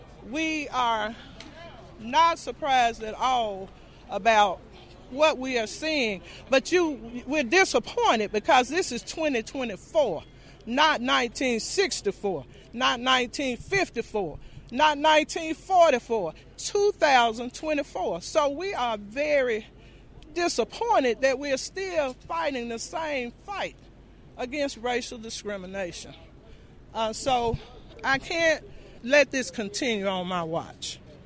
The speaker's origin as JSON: {"language": "English", "town": "Florence", "region": "Mississippi", "country": "United States", "said": "he's a native Rankin Countyan himself, so to speak, my homeboy, because we're both from Florence, Mississippi."}